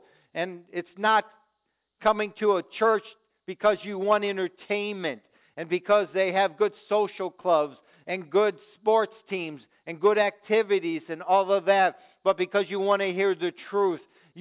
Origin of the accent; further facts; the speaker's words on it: Chicago, Illinois, United States; moved away as an adult; You know, I grew up in Chicago, okay? I left Chicago when I was 18, and yes, there was always crime.